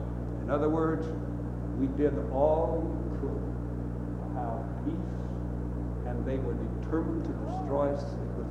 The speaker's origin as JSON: {"language": "English", "country": "United States", "said": "humbly, I feel like saying I'm glad I'm American."}